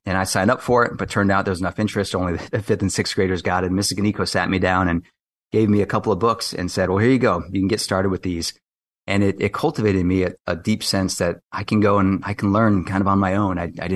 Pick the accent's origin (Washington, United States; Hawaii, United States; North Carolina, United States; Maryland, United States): Hawaii, United States; Kailua; also born or lived in West Coast; so I grew up on the windward side of Oahu in Kailua. So various places all over Kailua itself, but Olomana, Aikahi.